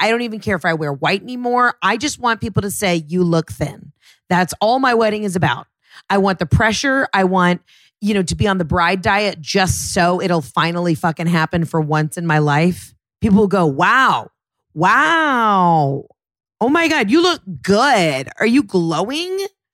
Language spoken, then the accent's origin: English; New Hampshire, United States; now in Greenville, United States; calling you from Greenville, but you know I'm from New Hampshire.